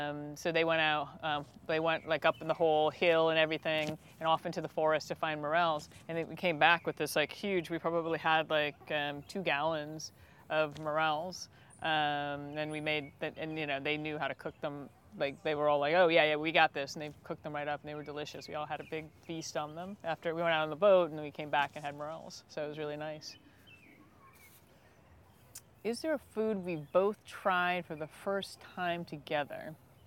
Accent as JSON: {"language": "English", "region": "Michigan", "country": "United States", "tie": "born there", "lives_now": "Bronx, United States", "said": "I wasn't born in New York City. I was born in Northern Michigan, but I've lived in the Bronx for since 2016."}